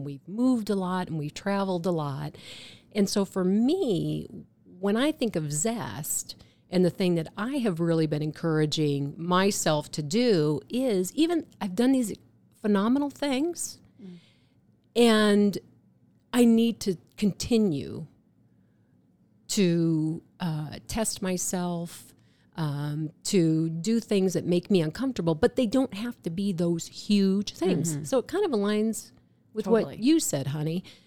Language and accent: English; Iowa, United States; and I'm from Iowa, so I'd never heard of Glacier National Park before.